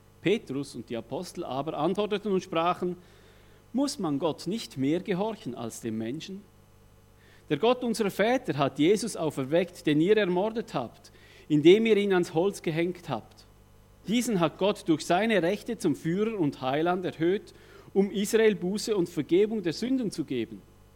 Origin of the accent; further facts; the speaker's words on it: Roggwil, Thurgau, Switzerland; Ich komme aus dem Kanton Thurgau am Bodensee bei Rockwil. Das ist ganz in der Nähe von Arbon.